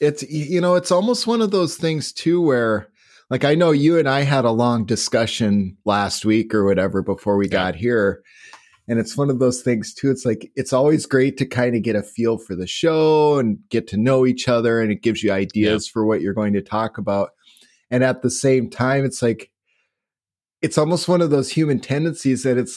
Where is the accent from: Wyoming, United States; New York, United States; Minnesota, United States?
Minnesota, United States; accent: Minnesota; when people in my network from Minnesota comment on my accent, I know I really have an accent. It's like when the Minnesota people are saying, I'm tuning in to hear your Minnesota accent.